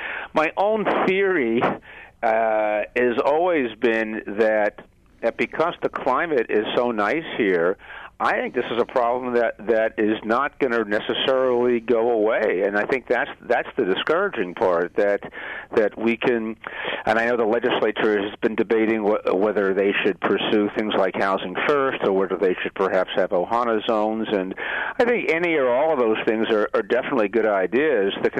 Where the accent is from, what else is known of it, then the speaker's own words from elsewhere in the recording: New York City, New York, United States; I mean, I grew up in New York City as a kid, so, I mean, the people aren't so nice there. And also, it's cold.